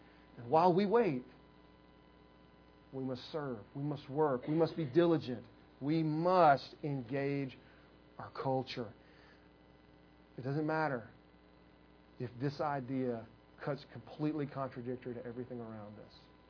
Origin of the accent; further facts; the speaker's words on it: Woodstock, Georgia, United States; I grew up in Cherokee County. When my family moved to Woodstock, the intersection of Highway 5 and 92 was a four-way stop.